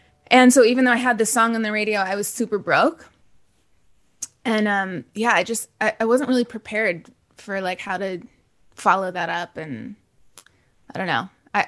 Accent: Wisconsin, United States; I never felt super cool growing up in Wisconsin.

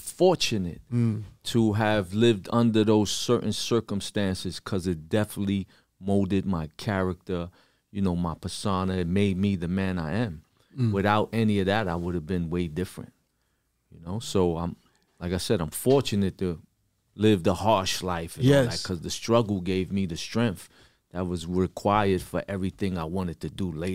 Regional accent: Brooklyn, New York, United States; also born or lived in Far Rockaway, Queens / Miami, Florida; Well, I grew up in Brownsville, Brooklyn.

